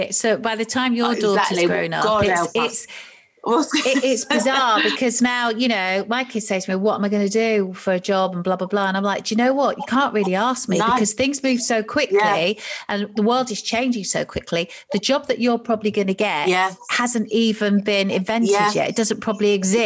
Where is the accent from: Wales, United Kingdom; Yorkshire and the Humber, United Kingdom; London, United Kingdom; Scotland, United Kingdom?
London, United Kingdom; Ilford; I was born in Ilford. Everyone thinks I'm from Manchester, but I'm not.